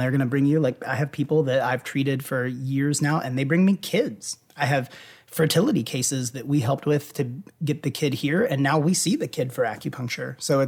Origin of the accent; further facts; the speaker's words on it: Louisville, Kentucky, United States; Okay, so within my background, I grew up in Louisville. I got a degree from the University of Louisville in biology